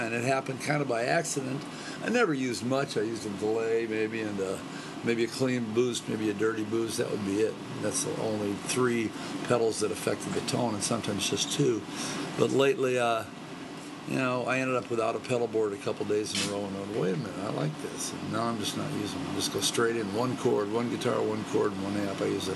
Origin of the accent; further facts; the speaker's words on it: Ann Arbor, Michigan, United States; now in California, United States; I grew up in Ann Arbor, yeah, and that's where the band started. And then it broke up, and I moved to California.